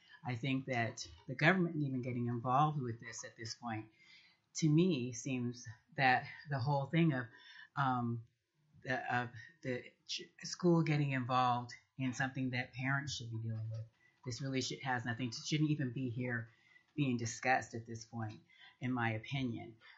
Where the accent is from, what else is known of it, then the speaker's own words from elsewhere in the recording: San Francisco, California, United States; moved away as an adult; now in Juneau, United States; I'm a Juneau resident. I've been here since 88. I came from San Francisco.